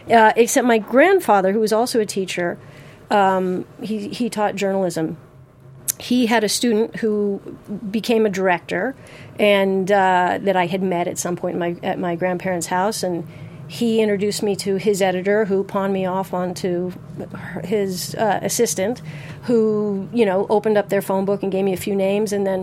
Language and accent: English; Los Angeles, California, United States; Well, I grew up in Los Angeles.